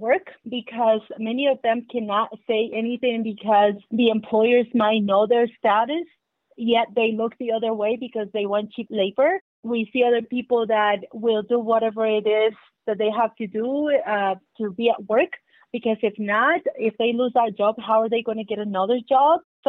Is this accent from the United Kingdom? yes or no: no; Mexico; English is a second language; now in United States; And I speak Spanish. I come from Mexico. I'm an immigrant.